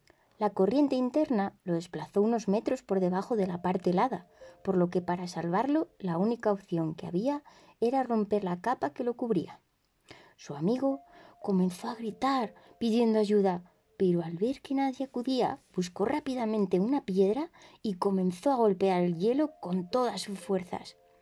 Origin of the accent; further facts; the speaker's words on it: León, Castile and León, Spain; soy de León